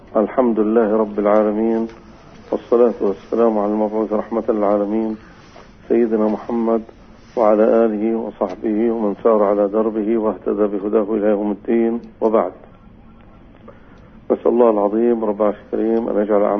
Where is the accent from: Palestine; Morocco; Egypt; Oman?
Palestine; West Bank; أنا حكولي بعض الناس عندنا في الضفة الغربية